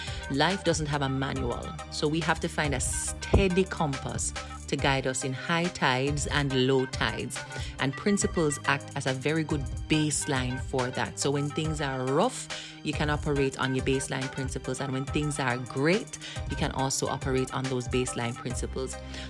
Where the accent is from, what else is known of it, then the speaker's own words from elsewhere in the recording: Jamaica; I am Jamaican. So you will hear, if you don't already know, references to the Jamaican vernacular, culture, and of course a little bit of patois mixed in here and there.